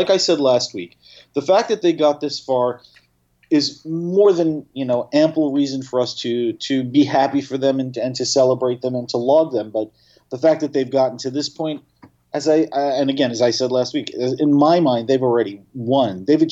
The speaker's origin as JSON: {"language": "English", "town": "Staten Island", "region": "New York", "country": "United States", "tie": "born or raised there", "said": "from my hometown of Staten Island"}